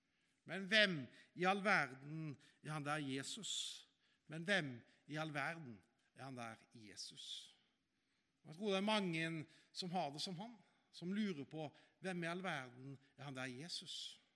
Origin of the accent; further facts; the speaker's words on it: Haugesund, Rogaland, Norway; Jeg vokste opp i Haugesund, der det store på begynnelsen av 80-tallet, det var jo at vi fikk tekst-TV, og så gikk vi rundt og var redde for atombomber.